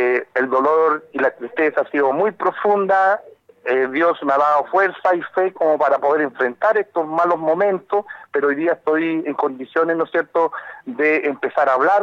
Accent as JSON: {"language": "Spanish", "town": "La Unión", "region": "Los Ríos", "country": "Chile", "tie": "born or raised there", "said": "Soy oriundo de la Unión"}